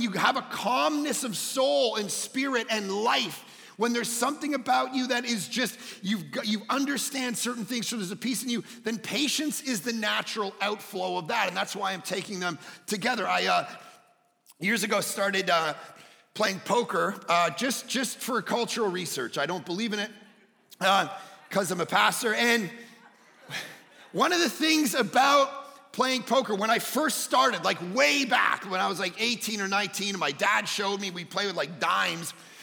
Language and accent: English; Toronto, Ontario, Canada; two Village Churches in Toronto as well, my hometown.